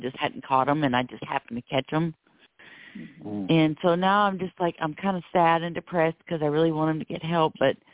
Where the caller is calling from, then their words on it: Florida, United States; I'm calling from Florida